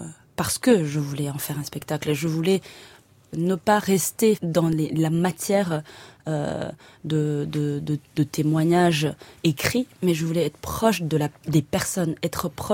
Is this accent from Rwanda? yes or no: yes; Rwanda; Et je leur racontais mon histoire, mon enfance au Rwanda